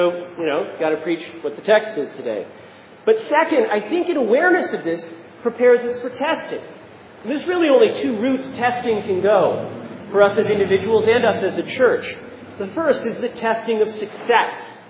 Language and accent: English; Seekonk, Massachusetts, United States; I'm from Seekonk, I'm from Rehoboth